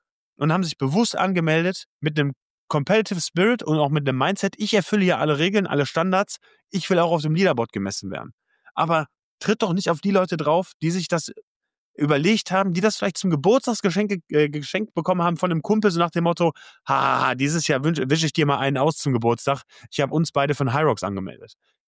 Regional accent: Lennep, North Rhine-Westphalia, Germany; Genau, ist mein Heimatort und da werde ich den Marathon laufen.

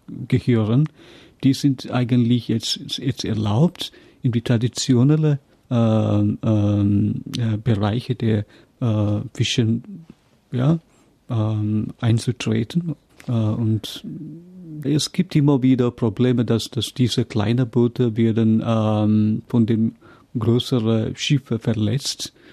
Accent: Tamil Nadu, India; German is a second language; ich komme aus dem südlichsten Teil Indien, also der letzte Tipp. Wenn man auf die Mappe schaut, ich bin eigentlich aus dem Bezirk Kanyakumari. Ein Bezirk aus dem Bundesland Tamil Nadu. Viele kennen auch das Bundesland Kerala hier. Also wir sind eigentlich ein nachbares Bundesland. Ich komme aus einem Fischerdorf.

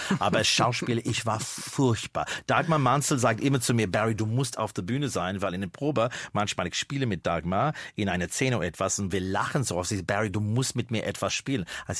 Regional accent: Australia; Aber ich habe es viel getanzt in meiner Jugend in Australien zu

